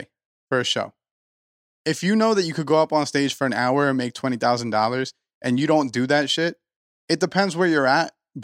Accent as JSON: {"language": "English", "country": "United States", "said": "and he thinks that because I'm American"}